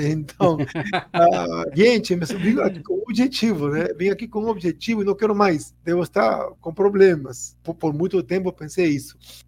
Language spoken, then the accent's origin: Portuguese; Peru; Portuguese is a second language; Até fora do meu país, né? Sou peruano, então trabalhei no Peru